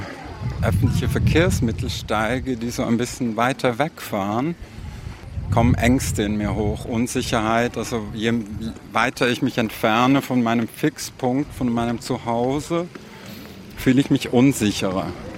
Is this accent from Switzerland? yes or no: yes; Basel, Basel-Stadt, Switzerland; born there; Basel ist mein Heimatort, das heißt, da sind all meine Papiere und ich bin in Basel geboren, in der Klinik.